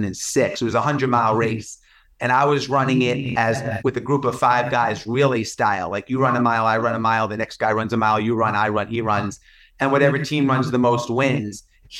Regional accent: New York, United States; I grew up in New York in the 80s, right when hip hop was really exploding.

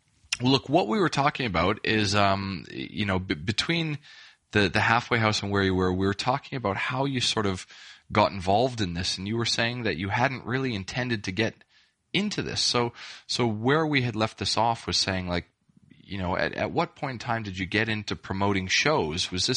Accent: Canada; as I said, I'm originally Canadian

